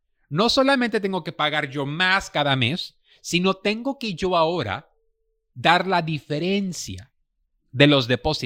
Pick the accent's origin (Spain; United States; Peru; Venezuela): United States; born there; mi generación, yo tengo 45 años de edad, mi generación, la primera que nacimos en Estados Unidos, no queríamos regresar a México ni aunque nos pagaras.